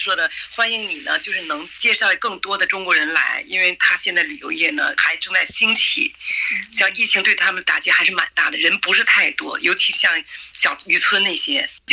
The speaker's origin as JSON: {"language": "Chinese", "town": "Sydney", "region": "New South Wales", "country": "Australia", "said": "我说我们是澳大利亚的，是在悉尼过来的。"}